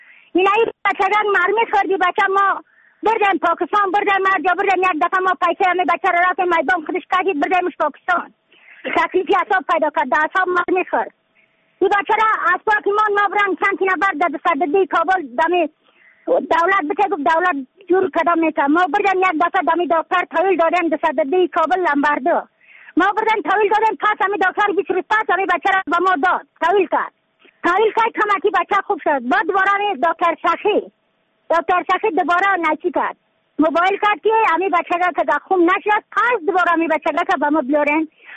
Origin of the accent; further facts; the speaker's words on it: Badakhshan, Afghanistan; از بدخشان هستم، مرکز بدخشان، ولسوالی یکلی پایان، قیره وینگ،